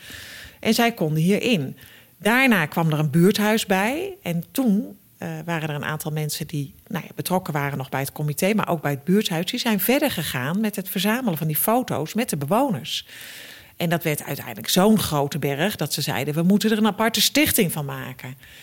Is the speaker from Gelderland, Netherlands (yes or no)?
no; Utrecht, Netherlands; Ik kom uit Utrecht, hoor. Maar niet uit Wijkzee, maar ik kom wel uit Utrecht.